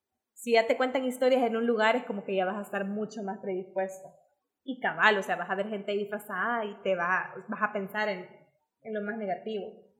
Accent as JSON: {"language": "Spanish", "region": "Santa Ana", "country": "El Salvador", "lives_now": "San Salvador, El Salvador", "said": "Yo soy de Santa Ana y me mudé hace 4 años a San Salvador por trabajo."}